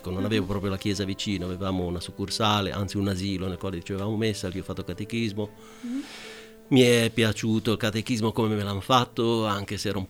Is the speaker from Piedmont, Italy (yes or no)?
yes; Biella, Piedmont, Italy; born there; io sono nato a Biella. Al tempo era in provincia di Vercelli, adesso è di Biella